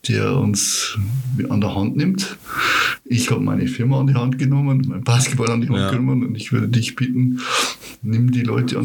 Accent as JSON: {"language": "German", "town": "Weiden", "region": "Bavaria", "country": "Germany", "tie": "born or raised there", "said": "Weiden ist natürlich meine Heimat, das ist klar."}